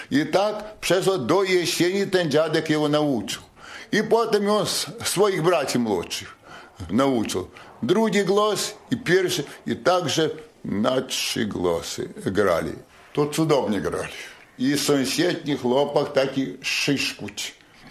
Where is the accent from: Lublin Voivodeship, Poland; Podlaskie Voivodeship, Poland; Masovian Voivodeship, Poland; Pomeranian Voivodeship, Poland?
Podlaskie Voivodeship, Poland; U nas na Suwalszczyźnie grane byli, muzykanty grali i kapeli byli, za mojej pamięci.